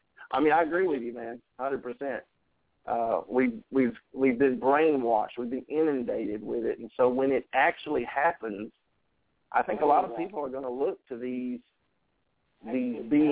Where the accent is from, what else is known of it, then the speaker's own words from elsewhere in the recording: Auburn, United States; we met when I first came back to Auburn, my hometown area.